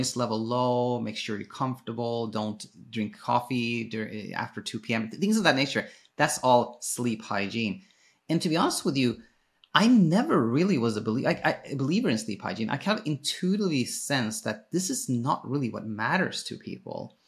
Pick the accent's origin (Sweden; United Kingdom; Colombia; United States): Sweden; I was actually born and raised in Sweden. My dad is Danish, my mom is Ethiopian